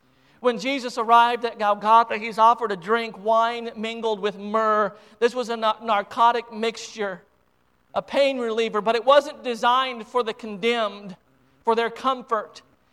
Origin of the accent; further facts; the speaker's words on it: United States; it's something that, as an American, it's something that every time I watch those vicious, those evil attacks on our great nation